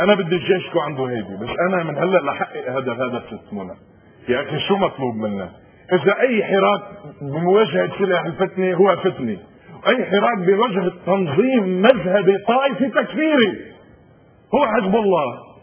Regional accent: Lebanon; انا كلبناني كمواطن لبناني

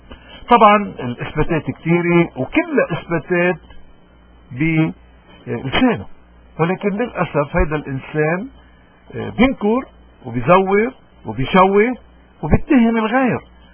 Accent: Lebanon; لأنه اليوم مثل امبارح مثل بكرة نهتم كتير نحن كلبنانيين بالأحداث السياسية.

